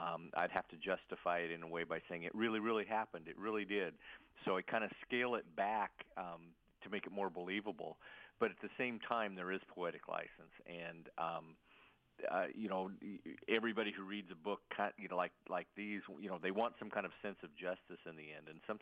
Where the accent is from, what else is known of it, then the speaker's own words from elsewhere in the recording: Wyoming, United States; born there; I guess I was born in Wyoming, so I'm used to it.